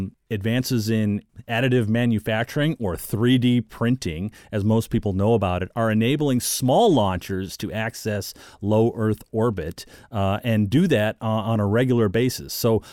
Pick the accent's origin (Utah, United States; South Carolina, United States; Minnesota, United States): Minnesota, United States; But a little bit about me. I was born and raised in Minnesota.